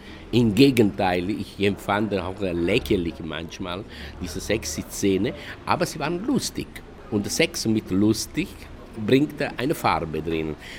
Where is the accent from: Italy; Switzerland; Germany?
Italy; German is a second language; Also das für mich war, als Italiener war, okay, der Käse über die Nudel.